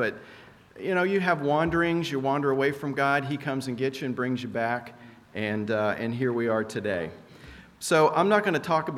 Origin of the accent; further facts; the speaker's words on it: Florida, United States; now in Virginia, United States; Where are you from? We're from Florida. Well, why'd you move from Florida to Virginia? I don't understand, because everyone here goes to the beach. So we're in Florida, and we always went to the mountains.